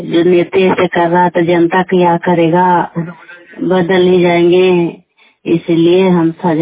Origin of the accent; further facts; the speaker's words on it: Bihar, India; now in Manesar, India; मैं बिहार के रहने वाला हूँ, IMT मनेश कासन में रहते हैं।